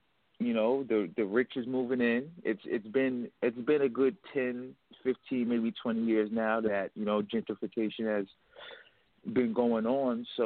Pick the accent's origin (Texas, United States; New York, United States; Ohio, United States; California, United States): New York, United States; Harlem; now in New Jersey, United States; Well, Harlem, New York, is a fast place. You know, I moved out of the city and came right outside the city in New Jersey